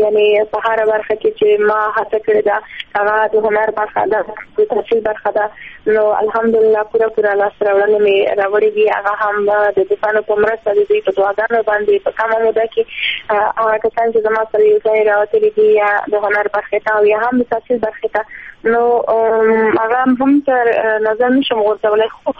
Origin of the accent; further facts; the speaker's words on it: Afghanistan; د لوی افغانستان یم، د پښتونستان یم، نو او په پښتونستان کې هم یو پښتون یم